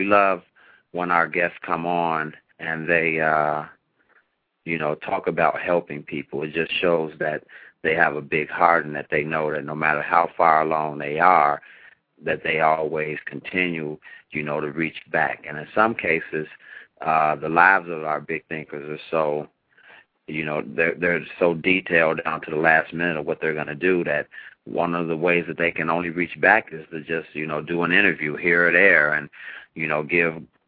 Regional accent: Chicago, Illinois, United States; You know, so that's one thing about growing up in Chicago. You just have that feeling that the lake is so close.

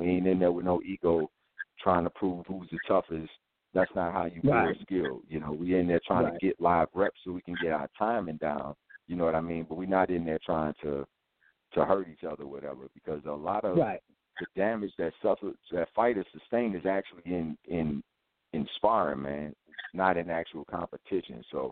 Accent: New Orleans, Louisiana, United States; Because, like, where I grew up at in New Orleans, they didn't really have no gyms.

